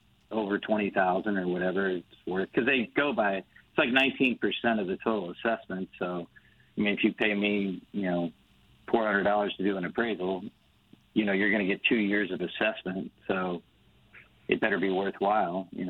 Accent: Crestwood, United States; I grew up in Crestwood, Doug.

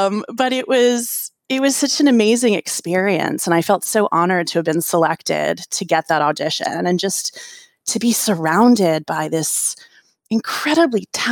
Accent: Washington, District of Columbia, United States; She studied at Peabody in Baltimore, which is not far from where I grew up in Washington, D.C.

